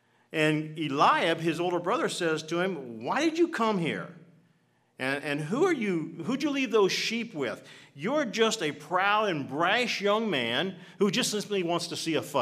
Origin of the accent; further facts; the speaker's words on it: Ohio, United States; because I come from Northeastern Ohio, and of course the Browns are in Northeastern Ohio